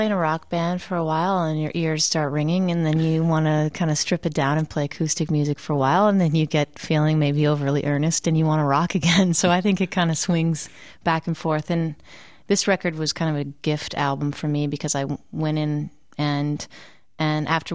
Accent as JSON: {"language": "English", "town": "Burlington", "region": "Ontario", "country": "Canada", "tie": "born or raised there", "said": "I grew up on the Niagara Escarpment south of there in Burlington, Ontario, which is just outside of Toronto."}